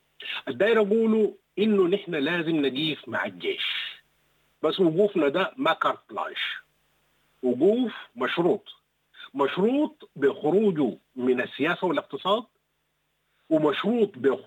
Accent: Sudan; نحن ما راشدين، نحن كسودانيين ما راشدين

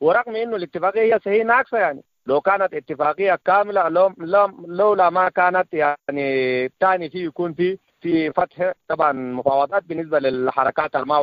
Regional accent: Darfur, Sudan; أقرب مثال زمان كان عندنا في دارفور هنا

